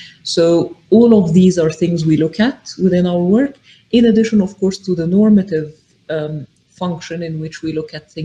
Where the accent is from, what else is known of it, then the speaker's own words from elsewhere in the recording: Egypt; I am originally from Egypt, but I'm also a British citizen.